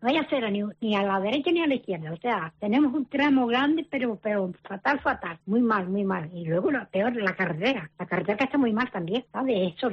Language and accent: Spanish; Carrizal, Canary Islands, Spain; also born or lived in Equatorial Guinea; Y soy del Carrizal de Ingenio. Uh-huh. Soy del Carrizal de Ingenio. Lo que pasa es que la vida que me casé, o sea, y estamos viviendo aquí hace muchos años.